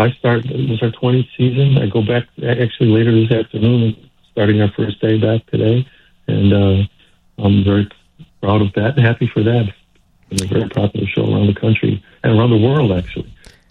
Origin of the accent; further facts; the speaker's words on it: Chicago, Illinois, United States; now in California, United States; Chicago's will always be a hometown, and my wife had a restaurant here in California called Taste Chicago for 16 years.